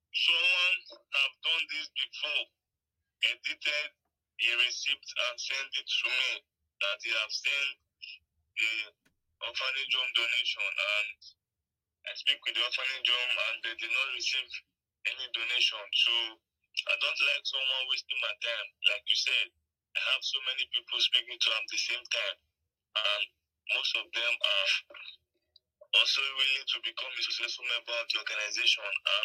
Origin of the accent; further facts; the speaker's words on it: Serbia; also born or lived in Germany; now in United States; What is important is that I'm from Germany and I moved to America. So growing up in Serbia is not really important for you to know.